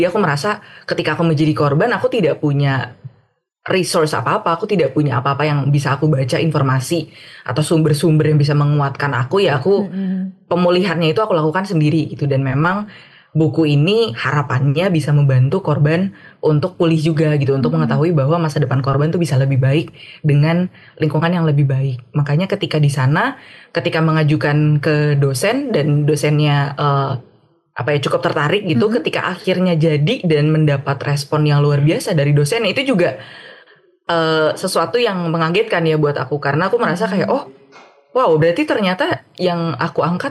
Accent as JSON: {"language": "Indonesian", "country": "Indonesia", "said": "karena aku dari Indonesia"}